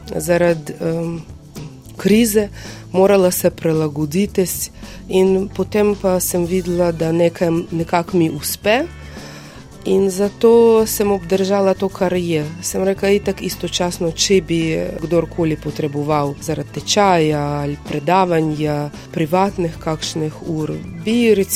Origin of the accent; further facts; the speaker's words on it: Chernivtsi, Chernivtsi Oblast, Ukraine; Slovenian is a second language; now in Slovenia; Pozdravljeni, sem iz Ukrajine. Prišla sem decembra leta 2008. Tukaj sem že 14 let.